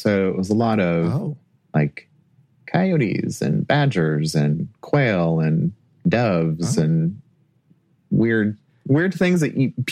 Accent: California, United States; Yeah, and I'm sorry, I'm from California.

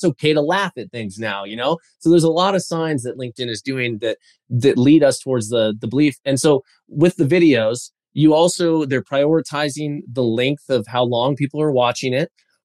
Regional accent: Colorado, United States; I mean, hey, I'm from Colorado after all, right? So we're all about it.

